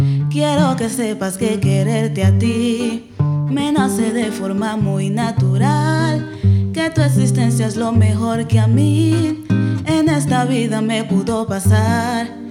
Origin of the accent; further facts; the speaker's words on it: Quibdó, Chocó, Colombia; De Quibdó, Chocó.